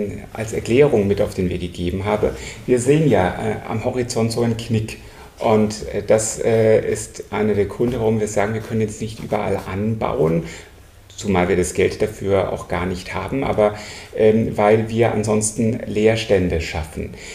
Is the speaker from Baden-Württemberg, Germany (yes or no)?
yes; Baden-Württemberg, Germany; ich bin Schwabe